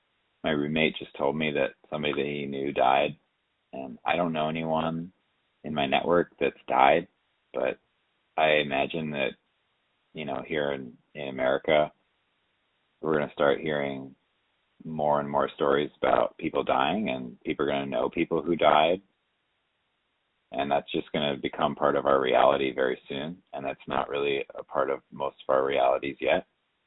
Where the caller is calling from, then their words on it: New York, United States; Hi, I'm calling from New York, and I've been thinking a lot about what to say